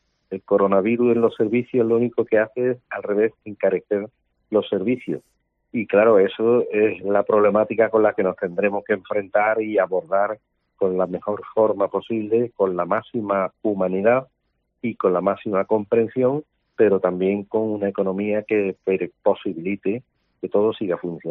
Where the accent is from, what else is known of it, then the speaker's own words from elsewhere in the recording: Andalusia, Spain; yo como andaluz, como presidente andaluz